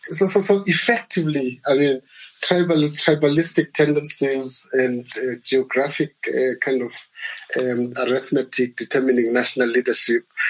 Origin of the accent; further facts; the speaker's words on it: Eastern Cape, South Africa; I mean, I come from the Eastern Cape